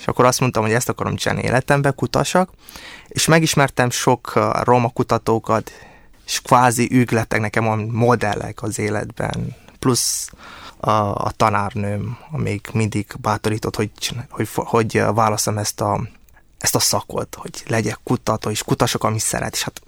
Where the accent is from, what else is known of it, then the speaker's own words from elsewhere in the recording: Cluj County, Romania; first language Hungarian; Az a nyelvem magyar, mert hát kicsikorom óta a szüleimmel ezt a nyelvet beszélem